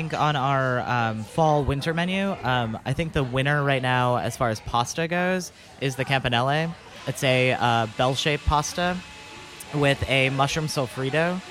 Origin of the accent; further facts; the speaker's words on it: Wisconsin, United States; also born or lived in Iowa / Tennessee; I grew up in Wisconsin, moved across the river, so East Bank, West Bank, sort of thing.